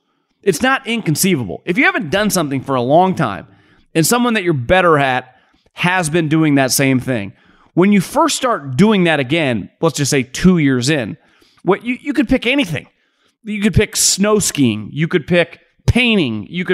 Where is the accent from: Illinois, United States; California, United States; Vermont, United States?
California, United States; now in Arizona, United States; You know, I grew up in California. We just not a big hockey place.